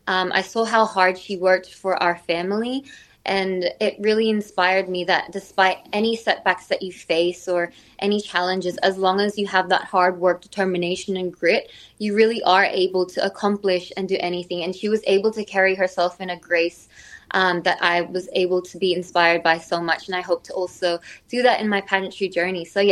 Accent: Australia; because I was raised, you know, as both Filipino Australian, so I have those values instilled in me, the warmth, the resilience, the respect for your elders.

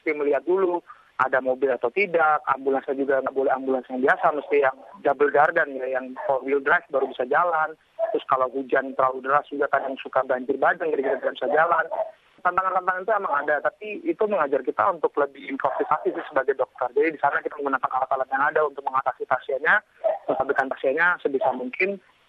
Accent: Papua, Indonesia; saya memang dari kecil tinggalnya di Irian. Saya sempat sebelumnya tinggal di Amerika memang, tapi cuma sebentar. Lalu ayah saya pindah ke Irian. Saya pindah di Irian, lalu saya sekolah di universitas saya di UI di Jakarta.

